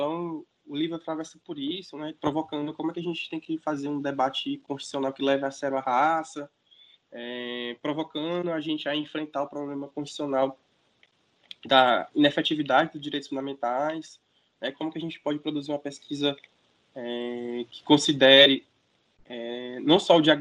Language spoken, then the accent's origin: Portuguese; Teresina, Piauí, Brazil; Eu sou natural de Teresina, de onde eu estou falando com vocês.